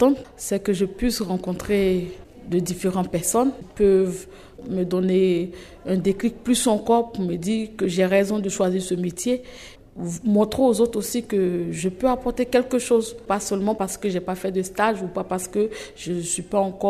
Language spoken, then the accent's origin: French; Côte d’Ivoire; je suis ivoirienne, je viens de la Côte d'Ivoire.